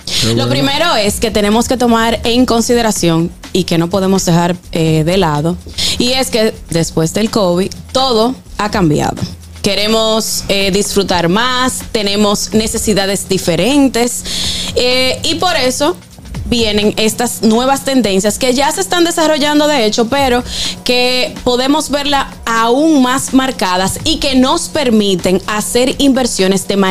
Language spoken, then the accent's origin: Spanish; Santiago de los Caballeros, Santiago, Dominican Republic; debo decir de mi ciudad de Isibao, de donde yo soy, de la ciudad de Santiago